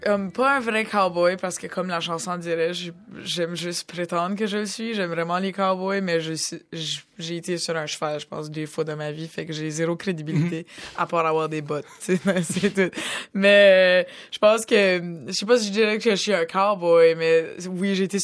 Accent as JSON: {"language": "French", "region": "New Brunswick", "country": "Canada", "said": "Moi, je viens du Nouveau-Brunswick, en fait, qui est comme la province à l'est du Québec. Je suis pas québécois, je suis vraiment acadienne."}